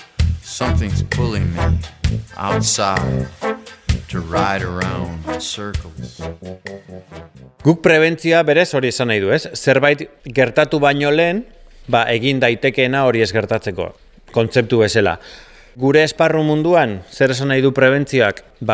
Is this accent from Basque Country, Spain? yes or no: yes; Algorta, Basque Country, Spain; born there; also born or lived in San Sebastián; now in Madrid, Spain; Donostin bizi izan du naiz 30 urtez, baina berez jaiotzez bizkaitarra naiz, algortakoa. Donostin bizi izan du naizenean bilbotarra eta algortara nuanean donostiarra. Baina azkenengo bi urteetan Madrilen bizi naiz